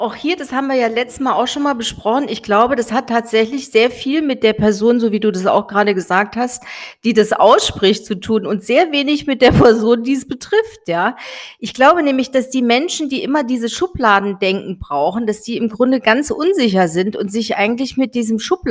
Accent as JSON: {"language": "German", "country": "Germany", "said": "also wir jetzt... Als Deutsche, ja."}